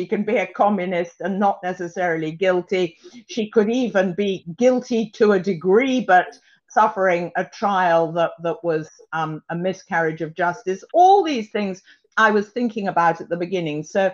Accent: England, United Kingdom; as an English woman, I've come to it without an agenda, with a different attitude.

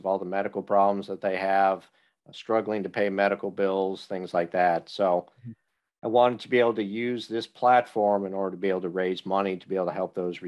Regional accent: Buffalo, New York, United States; now in Philadelphia, United States; I'm originally from Buffalo.

